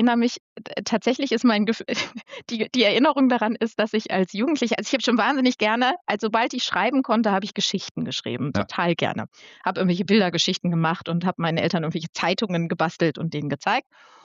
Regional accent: Northeim, Lower Saxony, Germany; ich komme aus Niedersachsen, aus Northeim, das ist bei Göttingen. Und in dieser kleinen Stadt gab es natürlich nicht so wahnsinnig viel.

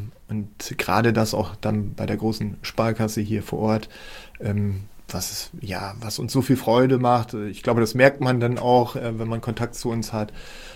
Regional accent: Saarland, Germany; ich komme aus dem Saarland, ich bin dort aufgewachsen, ich habe da fast 40 Jahre oder über 40 Jahre gelebt.

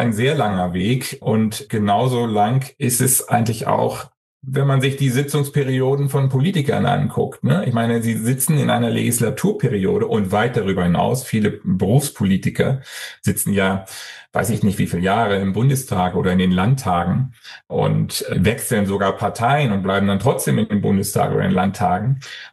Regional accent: Hamburg, Germany; da wo ich herkomme aus Hamburg

